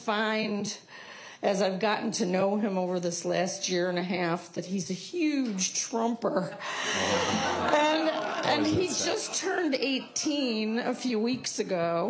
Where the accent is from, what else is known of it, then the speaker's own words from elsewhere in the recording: Morton Grove, Illinois, United States; from Morton Grove.